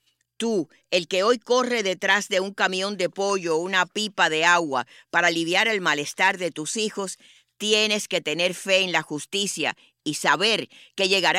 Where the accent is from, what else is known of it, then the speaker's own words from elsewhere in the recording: Cuba; Como cubanos, merecemos algo mejor.